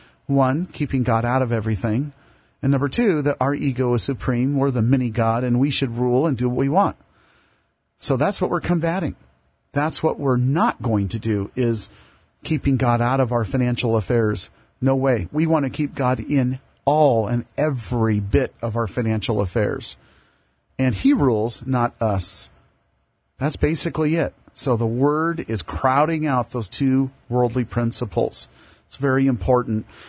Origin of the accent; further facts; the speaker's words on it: Arcadia, California, United States; Born and raised in Arcadia, California, 49 years ago.